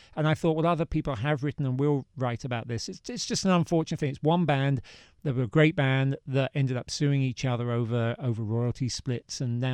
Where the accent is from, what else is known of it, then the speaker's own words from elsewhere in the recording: London, United Kingdom; now in New York City, United States; growing up in London was training for New York City